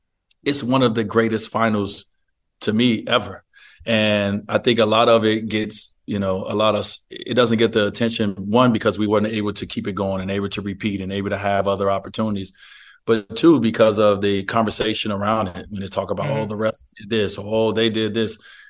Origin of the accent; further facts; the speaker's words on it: United States; I'm a minority, by the way, as an American.